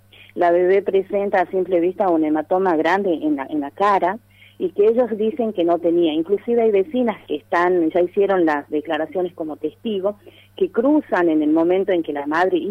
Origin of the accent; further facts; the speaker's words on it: Apolinario Saravia, Salta, Argentina; yo soy de Apolinario Sarabia